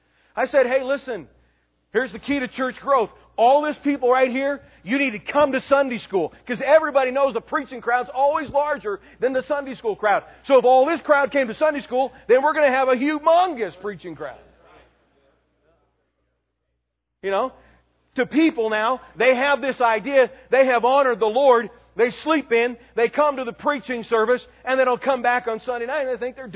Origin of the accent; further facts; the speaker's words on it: California, United States; moved away; Now, I grew up in California, but it was weird to me coming out in this area once in a while.